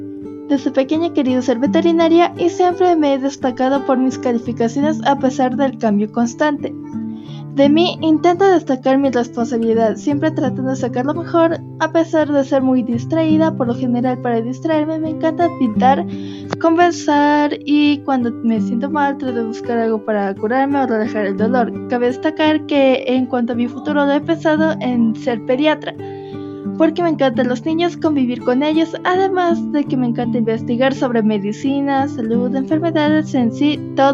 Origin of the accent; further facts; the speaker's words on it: Paltas, Loja, Ecuador; tengo 15 años. Nací en Paltas, Loja, Ecuador.